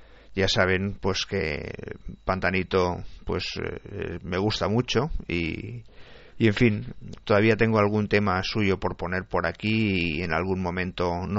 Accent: Barcelona, Catalonia, Spain; born there; Yo nací en Barcelona, y en Barcelona hablamos un catalán estándar, muy asequible, y cuando hablamos castellano o español, pues se nos entiende bastante bien.

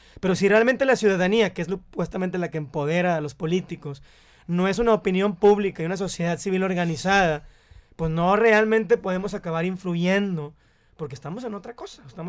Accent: Mexico; supuestamente en nuestras casas también somos mexicanos

